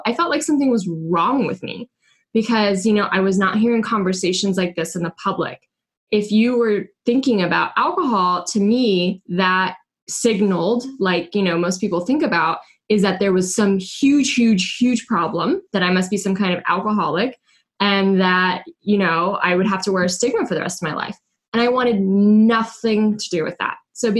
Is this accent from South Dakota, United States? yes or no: no; California, United States; So I grew up in California, and as a young adult, came to be quite a partier